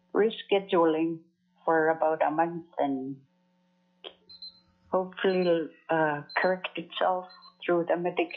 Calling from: Eek, Alaska, United States; I'm calling from Eek, which is southwest Alaska, south of Bethel. We don't have any road systems here.

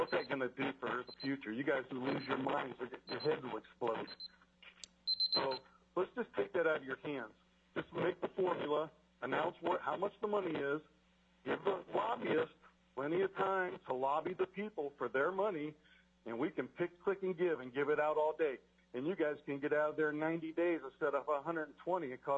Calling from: Wasilla, Alaska, United States; Hey, I'm calling from Wasilla.

